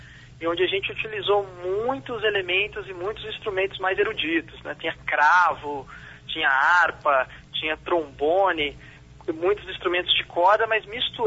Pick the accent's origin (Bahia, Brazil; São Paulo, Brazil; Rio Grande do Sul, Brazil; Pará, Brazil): São Paulo, Brazil; Campinas; É, nós somos de Campinas, né?